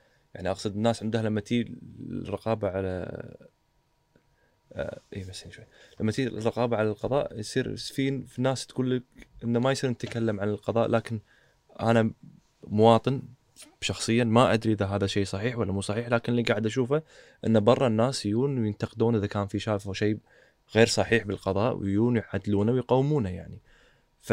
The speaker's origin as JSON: {"language": "Arabic", "country": "Kuwait", "said": "إحنا صارت عندنا ثقافة الفرعيات موجودة عندنا بالكويت"}